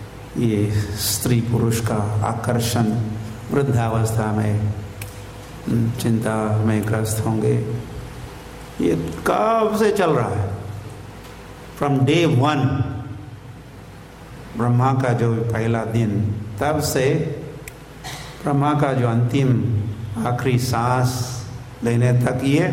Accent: Maharashtra, India; हमारे महाराष्ट्र हमारे गांव के बच्चे जैसे खेलते हैं, न्यूयॉर्क के बच्चे थोड़े ही खेलेंगे।

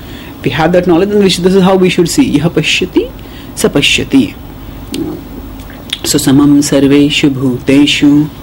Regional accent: India; So, if we start seeing that all people are, I am Indian.

